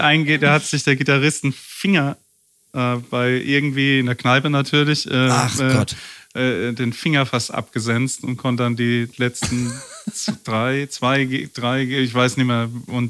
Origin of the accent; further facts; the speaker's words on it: Hockenheim, Baden-Württemberg, Germany; also born or lived in Mannheim; Also ich bin in Mannheim geboren, aber bin in Hockenheim aufgewachsen, da wo sie im Kreis fahren.